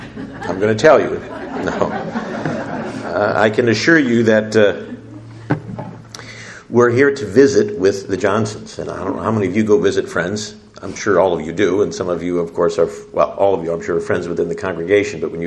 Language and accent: English; Detroit, Michigan, United States; I was born and raised in Detroit, not too terribly far from here